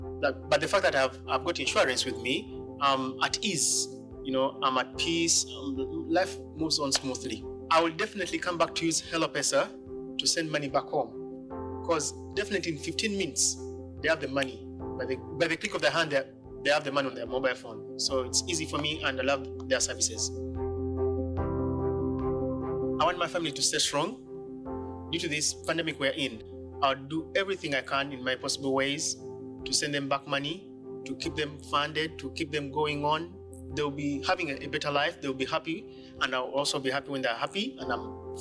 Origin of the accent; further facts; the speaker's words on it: Uganda; I'm from Uganda.